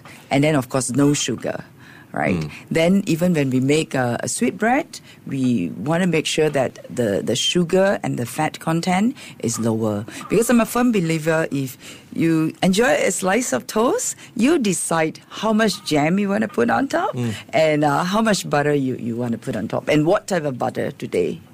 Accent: Taiping, Perak, Malaysia; I hail from Malaysia in a very small town up north in Taiping, and there were no bakery except maybe one bakery that make bread.

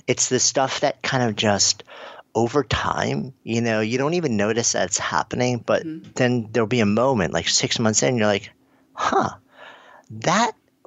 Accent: New York, United States; but I'm a New Yorker, so I try not to.

